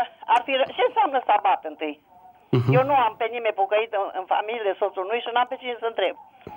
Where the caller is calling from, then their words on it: Năsăud, Bistrița-Năsăud, Romania; Sunt de la Năsăud, orașul Năsăud.